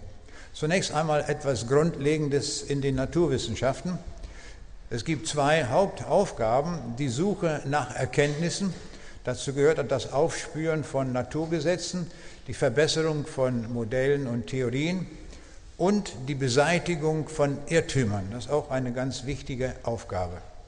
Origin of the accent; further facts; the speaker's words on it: Braunschweig, Lower Saxony, Germany; Ich komme aus Braunschweig.